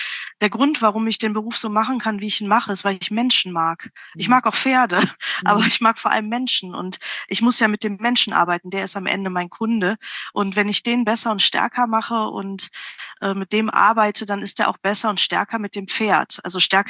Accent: Rhineland, Germany; also geboren bin ich tatsächlich im Rheinland. Ich bin ein Urrheinländer. Rheinländischer geht's kaum.

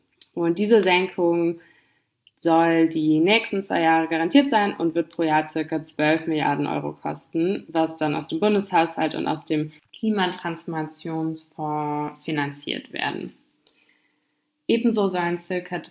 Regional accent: Berlin, Germany; ich komme aus Berlin

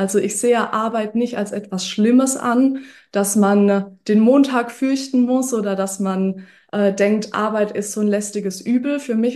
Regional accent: Rhineland-Palatinate, Germany; ich komme aus der Südpfalz. Das heißt, ich wohne inmitten von Weinbergen. Ich bin mittlerweile 30 Jahre alt

